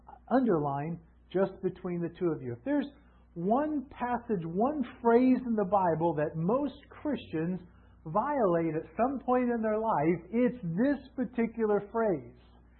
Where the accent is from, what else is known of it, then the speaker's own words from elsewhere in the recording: Fort Myers, Florida, United States; I'm from Fort Myers, Florida. That's where I was born and raised.